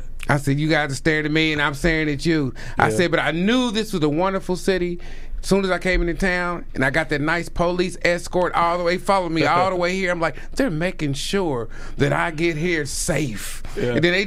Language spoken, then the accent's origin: English; Indianapolis, Indiana, United States; Yeah, I said I'm you know, I'm from Indianapolis, and I appreciate it for the sake of us all getting along tonight.